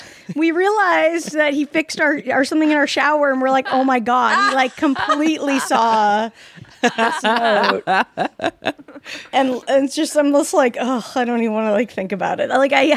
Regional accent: Salt Lake City, Utah, United States; I'm from Salt Lake, so I can confirm it is like another planet.

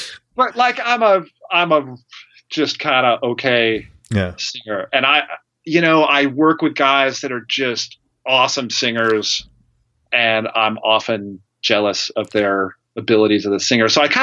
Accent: Alaska, United States; I hop into the – and thankfully, growing up in Alaska, tons of oil money.

